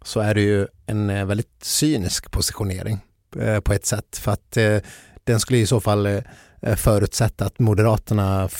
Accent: Skåne, Sweden; jag trodde också att Skåne hade en stark dragspelstradition. Det har vi i alla fall där jag kommer ifrån.

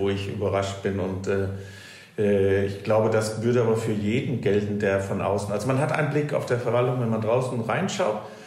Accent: Denmark; now in Germany; sitzen Sie sich ja nicht hin und überlegen als erstes, ich bin Däne.

